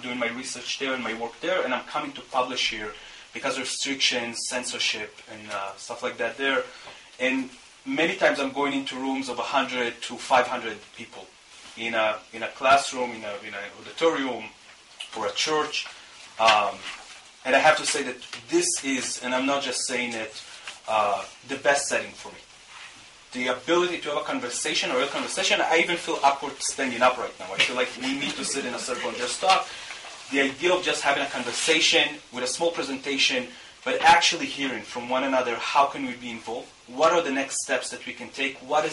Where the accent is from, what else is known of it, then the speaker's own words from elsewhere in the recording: Jerusalem, Jerusalem District, Israel; I was born and raised in Jerusalem. I'm a seventh-generation Jerusalemite. My grandpa was born in the old city of Jerusalem. My grandma was born in Jerusalem.